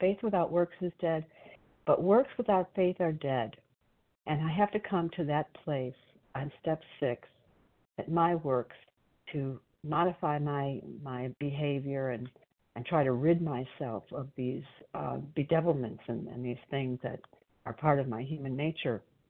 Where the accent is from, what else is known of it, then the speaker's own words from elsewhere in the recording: Illinois, United States; Oh, I'm sorry. I'm from Illinois.